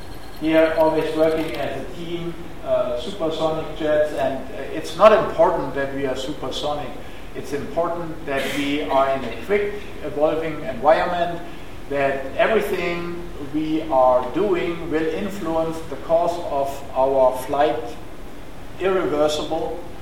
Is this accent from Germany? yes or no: yes; Germany; English is a second language; and I in between as a German astronaut at that time